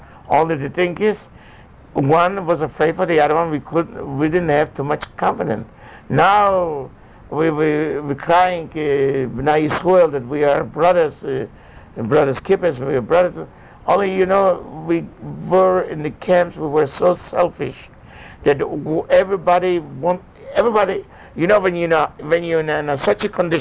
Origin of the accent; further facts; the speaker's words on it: Poland; I said, I'm from Sandomierz, from Sosnowiec.